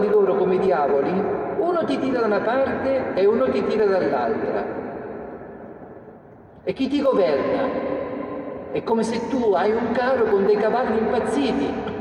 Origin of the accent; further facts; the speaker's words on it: Marche, Italy; io sono marchigiano